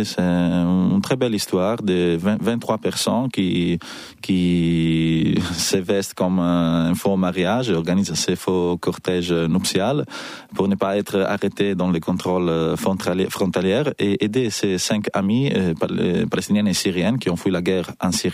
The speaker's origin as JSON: {"language": "French", "country": "Italy", "second_language": "French", "said": "en tant qu'Italienne, c'est quelque chose qui me touche directement."}